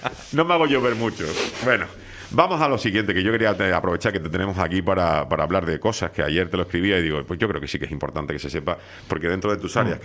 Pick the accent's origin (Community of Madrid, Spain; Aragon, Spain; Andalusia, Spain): Andalusia, Spain; Seville; Semana Santa me apasiona, es de las cosas que más me han gustado desde hace muchísimos años, porque vengo de Sevilla